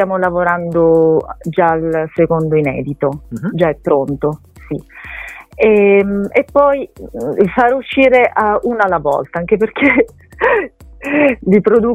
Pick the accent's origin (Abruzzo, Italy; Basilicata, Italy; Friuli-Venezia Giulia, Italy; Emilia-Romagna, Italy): Abruzzo, Italy; Teramo; perché io sono abruzzese, sono di Teramo